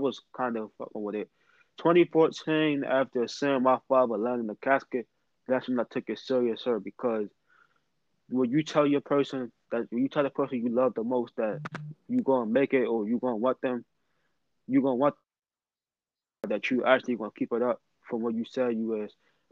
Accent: Baltimore, Maryland, United States; We're from Baltimore, so you really don't see too many female artists down here who try to make an impact.

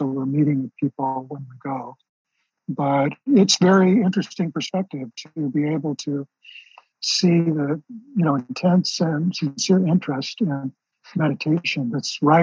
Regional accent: Los Angeles, California, United States; also born or lived in San Diego; I'm a California native. I was born in San Diego and grew up South Bay, Los Angeles. So I'm actually quite local all my life.

